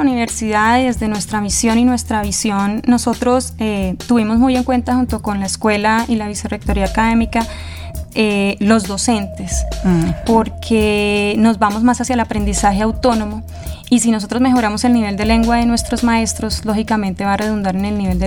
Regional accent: Girardot, Cundinamarca, Colombia; Bueno, yo soy de Girardot

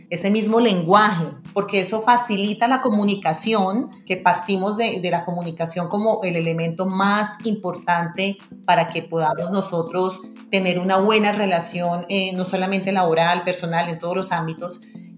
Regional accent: Colombia; qué bueno que podamos nosotros como colombianos ser quienes hagamos parte

